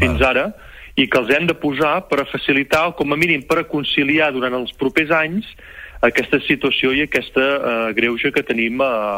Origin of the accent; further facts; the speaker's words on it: Sant Feliu de Guíxols, Catalonia, Spain; Jo sóc nascut a Sant Feliu de Guíxols.